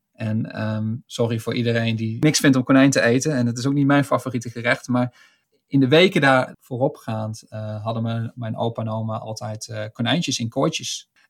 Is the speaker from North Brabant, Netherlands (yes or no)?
no; Zevenaar, Gelderland, Netherlands; accent: Gelders dialect; Wat mij trots maakt over dat ik Gelderlander ben, is dat ik het dialect praat van mijn eigen regio. En wat ik zei, Zevenaar, maar eigenlijk is dat Zander. En dat ik gewoond heb in de Liemers en in een deel van de Betuwe. En dat ik het dialect praat van mijn regio.